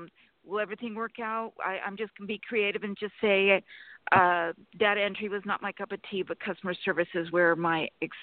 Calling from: Sacramento, California, United States; Sacramento, California.

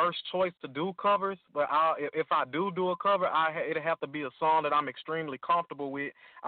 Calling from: Shreveport, Louisiana, United States; I'm coming out of Shreveport, Louisiana.

